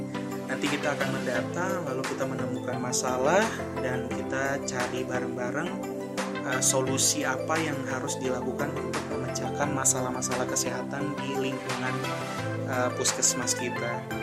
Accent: Jakarta, Indonesia; also born or lived in Ambon; Gue lahir di Ambon dan gue bertumbuh besar di Jakarta. Hampir sebagian besar hidup gue habiskan di Jakarta sampai sekarang ini.

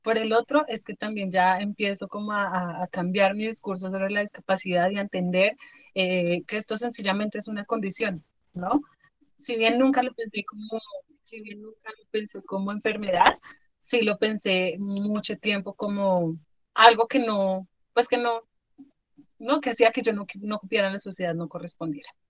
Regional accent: Bogotá, Colombia; also born or lived in Cauca; Yo nací en Bogotá, pues acá en Bogotá, viví acá como hasta los, no sé, 8 años tal vez. Luego me fui a vivir al Cauca y regresé ya cuando tenía 17 años.

